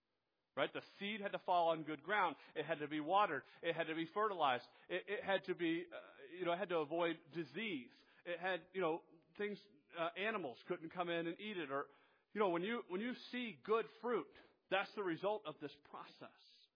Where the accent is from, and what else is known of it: Georgia, United States; born or raised there